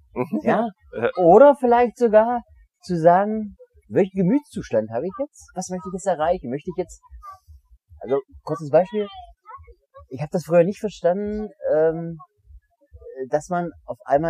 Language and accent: German; Saxony-Anhalt, Germany; Also ich komme aus Sachsen-Anhalt